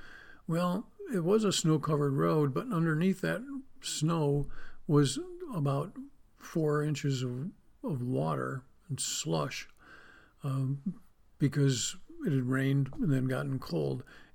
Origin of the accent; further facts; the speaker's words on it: New York, United States; I grew up in Western New York, southwest of Buffalo, where it is snow country, where we got an average of over 200 inches of snow a year.